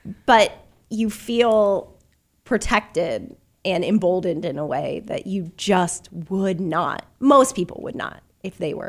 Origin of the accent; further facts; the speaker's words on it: California, United States; I'm from California, so it sucks, dude.